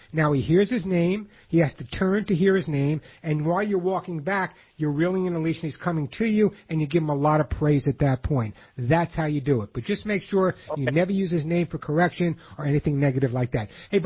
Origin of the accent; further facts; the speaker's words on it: New York, United States; accent: New York; It's my New York accent.